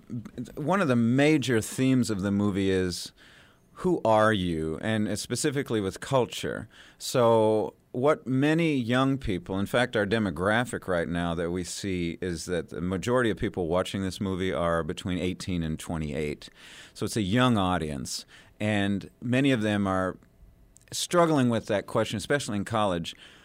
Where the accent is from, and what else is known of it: Tennessee, United States; born or raised there; also born or lived in San Francisco